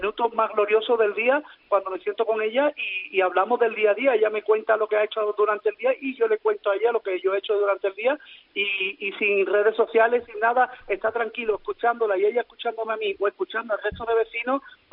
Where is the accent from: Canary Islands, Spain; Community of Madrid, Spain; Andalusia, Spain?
Andalusia, Spain; Algar; Encantado de que me invitéis a este espacio para hablar de mi pueblo y hablar de los encantos que tiene un pueblecito tan pequeño como es Algar, en la Sierra de Cádiz.